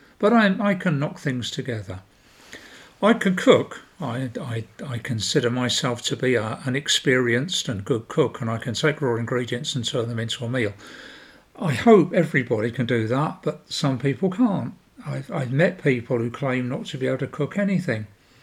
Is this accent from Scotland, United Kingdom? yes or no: no; London, United Kingdom; born there; moved away; I lived for many years in UK. I was born in the UK. I was born in London.